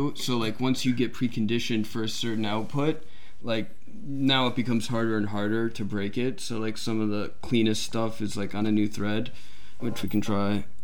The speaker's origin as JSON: {"language": "English", "town": "St. Louis", "region": "Missouri", "country": "United States", "said": "I'm from St. Louis, which is the Midwest."}